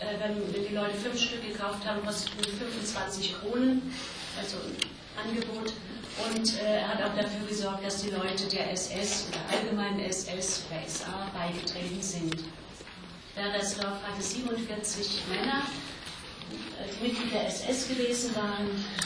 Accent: Rhineland-Palatinate, Germany; Ich stamme aus der Pfalz.

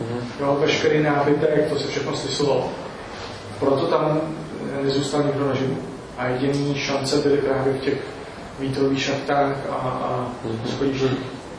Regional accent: United States; now in Czechia; A ještě teda udělám takovou jako sales pitch, jo, že jsem z Ameriky, takže to musíte chápat

